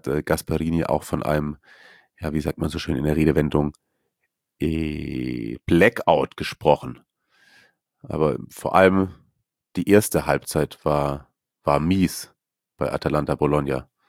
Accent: Baden-Württemberg, Germany; Aber SCHE, scharfes S, dreierles S, wie man bei uns in Schwabe früher gesagt hat, dreierles S.

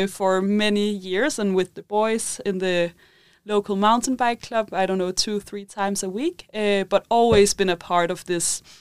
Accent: Copenhagen, Capital Region, Denmark; moved away as an adult; now in Girona, Spain; at the moment I'm living in Girona in Spain. I'm from Copenhagen. I have been living in Copenhagen all my life.

